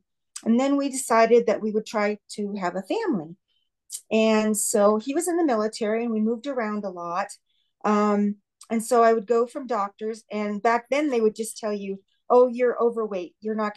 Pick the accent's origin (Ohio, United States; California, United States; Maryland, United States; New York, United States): California, United States; born there; So I was born in California as a chubby child.